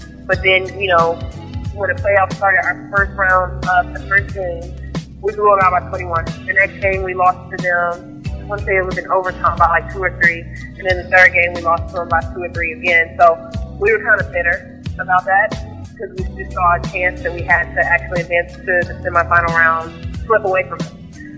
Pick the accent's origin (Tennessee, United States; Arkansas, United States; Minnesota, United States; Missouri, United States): Arkansas, United States; now in New York City, United States; Arkansas.